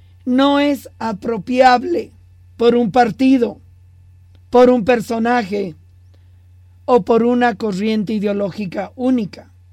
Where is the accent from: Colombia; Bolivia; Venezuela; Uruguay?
Bolivia; Pero lo digo como boliviana.